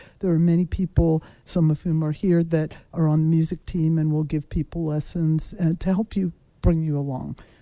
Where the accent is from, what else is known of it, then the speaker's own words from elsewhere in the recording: Pittsburgh, Pennsylvania, United States; from Squirrel Hill, and so glad to be with you.